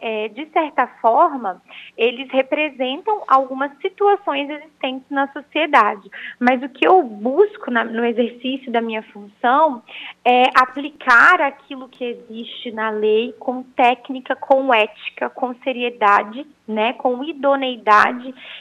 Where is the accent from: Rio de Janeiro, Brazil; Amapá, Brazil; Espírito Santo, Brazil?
Espírito Santo, Brazil; moved away as an adult; now in Paraná, Brazil; Eu não sou do Paraná, né, Patrícia? Eu sou do Espírito Santo.